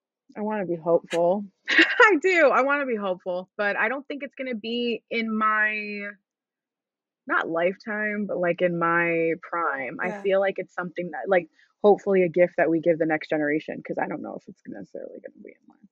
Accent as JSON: {"language": "English", "town": "Orlando", "region": "Florida", "country": "United States", "said": "I'm literally from Orlando."}